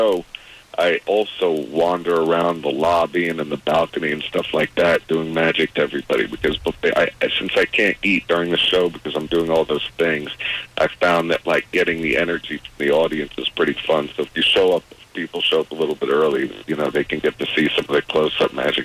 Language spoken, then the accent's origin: English; Brooklyn, New York, United States; I was raised in Brooklyn the first 8 years until she got remarried.